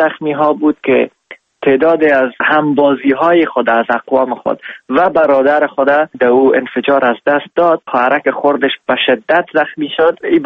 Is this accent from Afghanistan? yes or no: yes; Afghanistan; also born or lived in Iran; خوشحال هستم از اینکه من افغان هستم